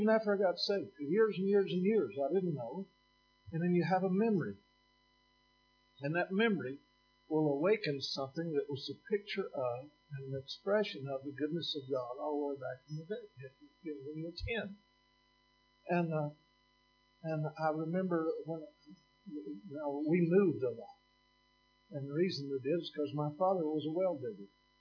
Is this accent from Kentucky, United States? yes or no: yes; Kentucky, United States; now in Alabama, United States; Now, I'm from Kentucky. I was sitting here, I live in Alabama now, but I was born in Kentucky.